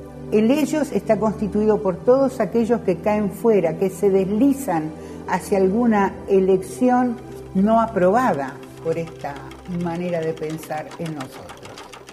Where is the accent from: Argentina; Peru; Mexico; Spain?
Argentina; Nos dan distintas caras de lo que somos los argentinos.